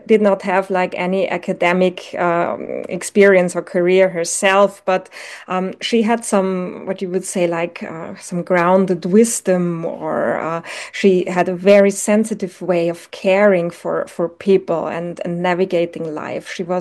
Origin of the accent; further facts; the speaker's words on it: Eastern Austria, Austria; I grew up in a small town in eastern Austria, so near the Hungarian border.